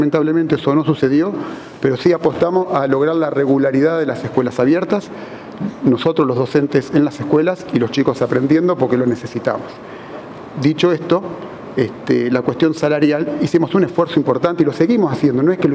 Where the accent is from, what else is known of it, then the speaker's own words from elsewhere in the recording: Santa Fe, Argentina; lo sumamos como santafesinos y como argentinos